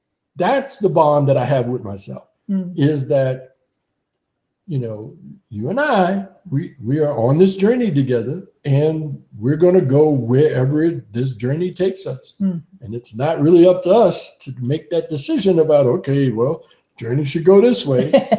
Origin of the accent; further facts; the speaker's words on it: New York City, New York, United States; also born or lived in Harlem / Bronx / Brooklyn / Staten Island; growing up in the 40s and 50s, you know, being a black kid growing up in New York City, whether it was in Harlem with my grandparents or the Bronx, Brooklyn, you know, Staten Island I lived on for a while, Queens.